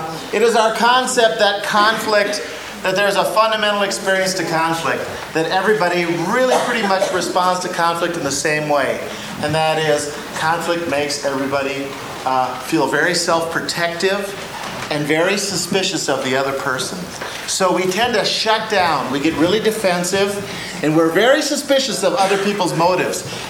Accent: Crookston, Minnesota, United States; I am from Crookston, Minnesota.

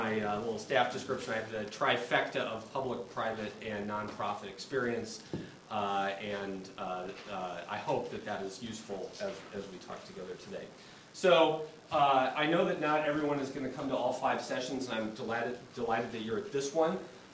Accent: Minneapolis, Minnesota, United States; So I'm from Minneapolis

